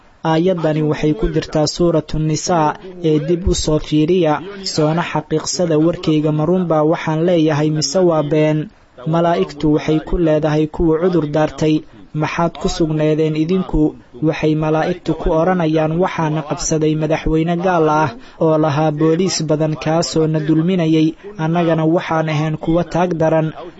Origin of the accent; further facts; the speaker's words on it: Tanzania; Somali is a second language; moved away; waxaan ka soo jeedaa waddanka Tanzania.